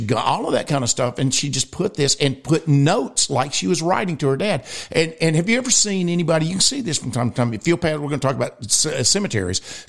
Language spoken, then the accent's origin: English; Alabama, United States; I am from Alabama.